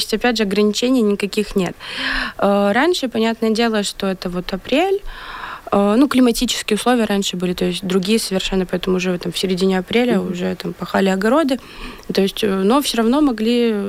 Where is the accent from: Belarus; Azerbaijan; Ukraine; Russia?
Belarus; сохранить нашу культуру, наши традиции непосредственно, да, почему вот именно мы белорусы